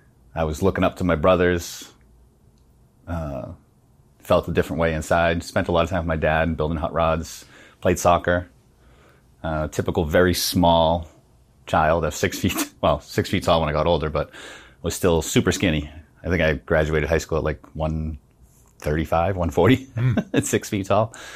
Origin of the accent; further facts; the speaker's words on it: Saugus, Massachusetts, United States; Boston, Massachusetts. Well, Saugus, Massachusetts.